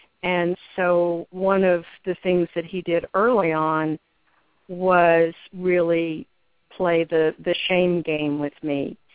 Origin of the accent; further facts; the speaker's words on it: Texas, United States; also born or lived in New York; And I grew up in West Texas, and I'm a fifth-generation Texan